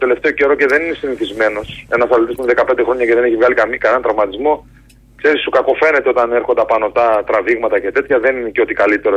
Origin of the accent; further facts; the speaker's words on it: Thessaloniki, Central Macedonia, Greece; και εγώ σαν γνήσιος Θεσσαλονικιός θα έλεγα ακριβώς το ίδιο.